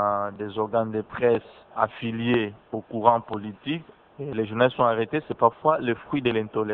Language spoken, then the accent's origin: French; DR Congo; Ici, chez nous, en République démocratique du Congo